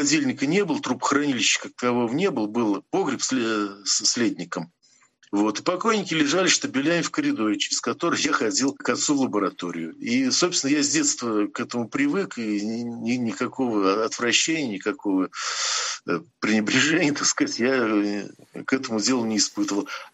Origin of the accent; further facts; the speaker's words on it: Primorsky Krai, Russia; Я же вам сказал, что я вырос в Приморье.